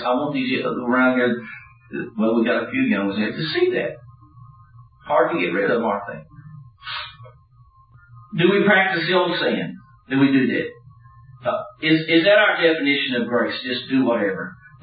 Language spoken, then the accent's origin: English; Dallas, Texas, United States; I grew up in Dallas, go and pitch a nickel on a plate, you get a free chicken or a duck, take them home.